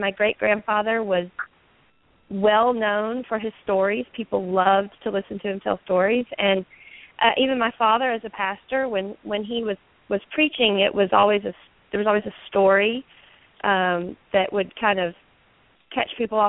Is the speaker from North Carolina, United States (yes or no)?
yes; North Carolina, United States; also born or lived in Hendersonville, North Carolina; Yeah, I was born in Hendersonville, North Carolina, which is very near where I set Covert Justice.